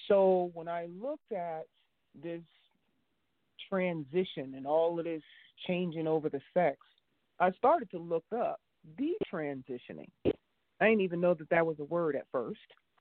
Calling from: Texas, United States; I'm calling from Texas.

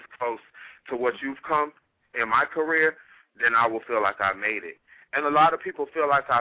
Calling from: Washington, District of Columbia, United States; Well, actually, I'm calling from Washington, D.C., but 813 is Tampa, Florida.

